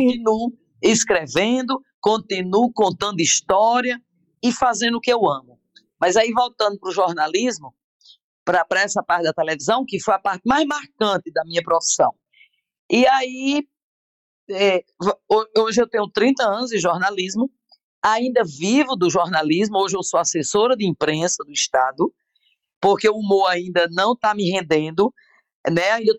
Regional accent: Pombal, Paraíba, Brazil; Eu sou de Pombal, né?

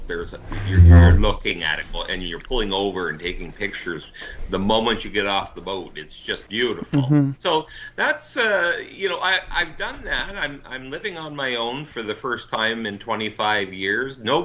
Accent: Ontario, Canada; I was born and raised in the Niagara region in Ontario, and that's where I've spent my life.

